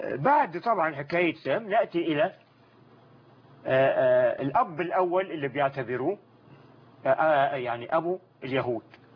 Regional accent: Upper Egypt, Egypt

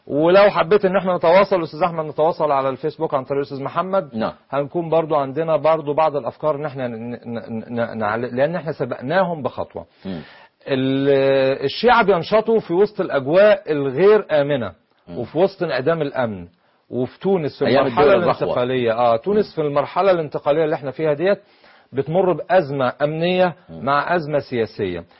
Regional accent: Egypt; يعني احنا بنقول عندنا في مصر ان احنا بنطمن الناس في مصر

